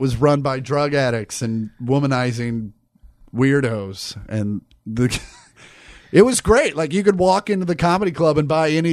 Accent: Kansas, United States; So yeah, I started, the club was on the Missouri side, but yeah, I grew up in Kansas

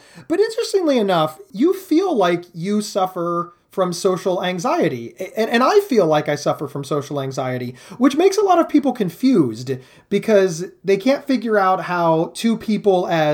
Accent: Columbus, Ohio, United States; I'm like, I'm from Columbus.

